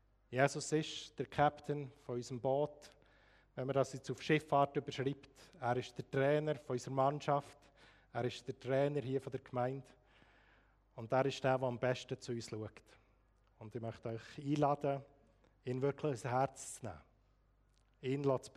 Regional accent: Bern, Switzerland; Ich bin von täuschtem Herzen Demokrat, aufgewachsen im Emmental, wo man per se regierungsfeindlich ist.

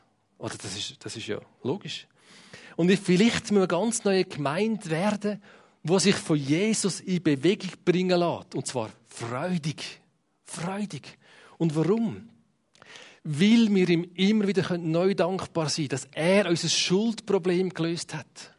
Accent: Switzerland; wir sind ja Schweizer, also die meisten von uns, also sind Schweizer

